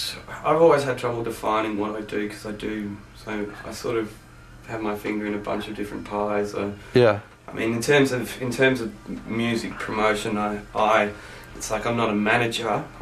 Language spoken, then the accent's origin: English; Canberra, Australian Capital Territory, Australia; Yeah, I grew up in Canberra.